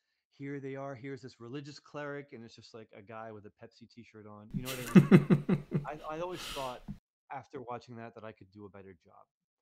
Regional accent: Newark, New Jersey, United States; growing up in Newark, New Jersey, being able to interact with city people

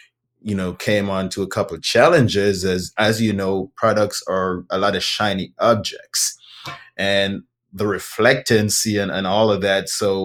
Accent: Jamaica; moved away as an adult; now in Houston, United States; Yes, I am from Jamaica.

